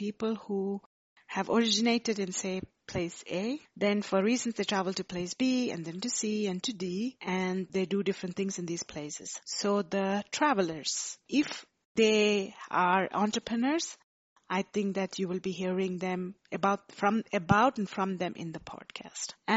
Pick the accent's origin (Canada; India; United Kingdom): India; Every time I go back to my home country, India, I always think about what can I give back.